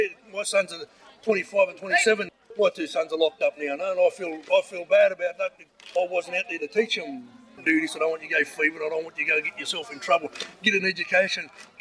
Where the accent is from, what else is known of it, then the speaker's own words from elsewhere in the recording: Moree, New South Wales, Australia; I grew up in Moree with my grandmother. My mum and I gave me to my grandma when I was a baby.